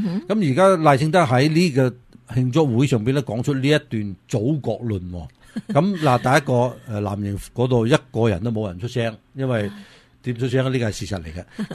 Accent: Taiwan; 作为台湾人嚟讲嘅话咧，其实咧好多时候都台湾人咧都觉得唔会打噶吓。

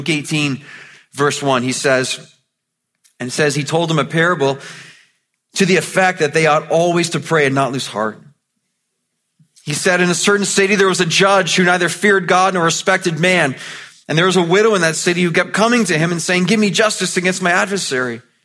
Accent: Mississauga, Ontario, Canada; born or raised there

